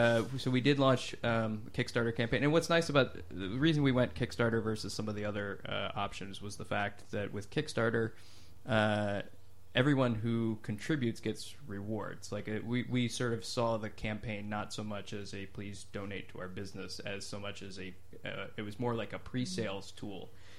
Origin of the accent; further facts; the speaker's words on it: Alice Springs, Northern Territory, Australia; I grew up in Central Australia, and we had the only first run movie theater I had in Alice Springs was the drive-in. So all of my teens were spent going to the drive-in there.